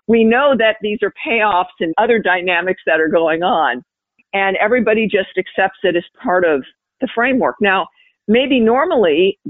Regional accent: Los Angeles, California, United States; now in New York City, United States; I moved to New York City from Los Angeles in the fall of 2014. So for me, as a native Los Angelina, it was very different.

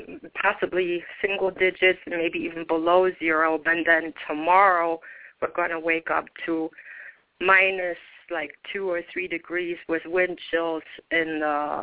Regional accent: Germany; I grew up in Germany.

